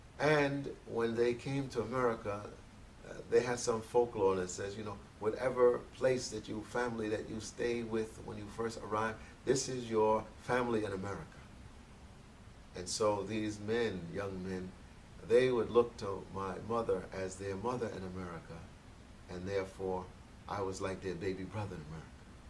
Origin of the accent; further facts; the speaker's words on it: Brooklyn, New York, United States; So I was born in New York, even though I was conceived at Howard University. You might ask the question, why is this relevant? But SubhanAllah, if you stay with us, you'll see it. I grew up in Brooklyn